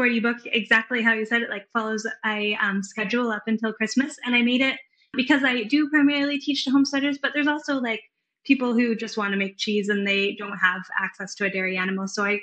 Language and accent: English; Canada; and I was from Canada.